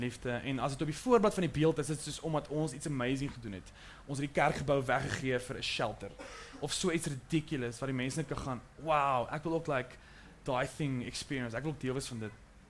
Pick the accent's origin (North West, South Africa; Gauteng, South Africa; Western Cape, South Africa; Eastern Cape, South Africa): North West, South Africa; Potchefstroom; ek kom van Potchefstroom af, en dit is een baie conservatieve dorpie